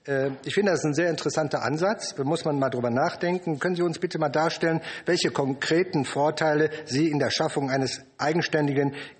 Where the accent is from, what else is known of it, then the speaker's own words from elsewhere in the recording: North Rhine-Westphalia, Germany; ich komme aus dem einwohnerbeliebtesten Bundesland mit der besten Landesregierung. Also ich komme aus NRW